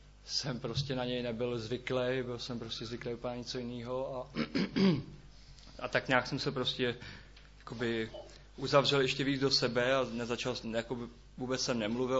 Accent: Ústí nad Labem, Ústí nad Labem Region, Czechia; je mi 18 let, pocházím z Ústí nad Labem a narodil jsem se do nevěřící rodiny.

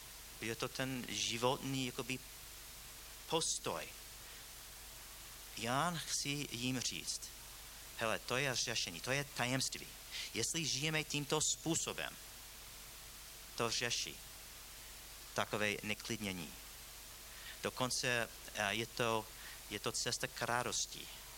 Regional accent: United States; accent: American; Czech is a second language; now in Czech Republic; Toto, já jsem Američan, já mluvím americký, mám ten přízvuk, jo.

